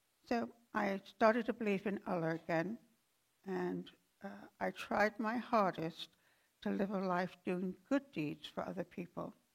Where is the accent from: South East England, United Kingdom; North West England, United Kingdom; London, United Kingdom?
London, United Kingdom; I grew up in London, England, in the 60s as a Muslim.